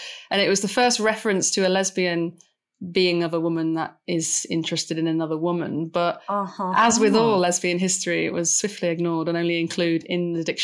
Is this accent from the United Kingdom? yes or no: yes; Manchester, North West England, United Kingdom; I'm from Manchester, which is a big gay friendly city, but really where I was from on a council estate, one of the roughest council estates in the city